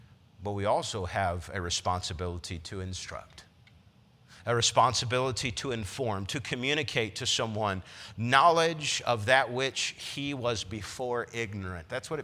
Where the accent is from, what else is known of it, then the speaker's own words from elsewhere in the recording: China; I can remember growing up in China, in a church plant in communist China in the early 2000s